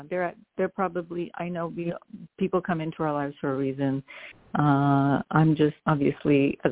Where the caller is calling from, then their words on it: New York, United States; calling from New York.